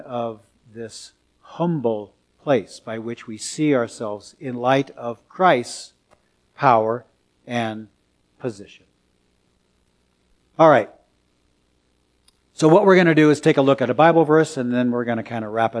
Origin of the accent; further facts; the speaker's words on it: San Francisco, California, United States; I'm from San Francisco, so I can say this.